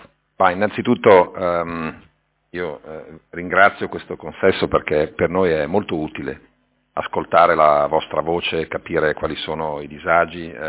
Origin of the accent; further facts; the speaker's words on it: Milan, Lombardy, Italy; born there; Io lo so bene perché sono nato a Milano